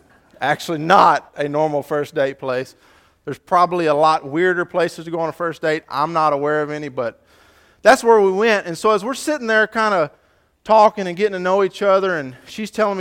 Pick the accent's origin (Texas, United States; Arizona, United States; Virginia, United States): Texas, United States; Huntsville; I grew up in Huntsville, and so it's always fun for me to be able to come back to Texas and drive through Texas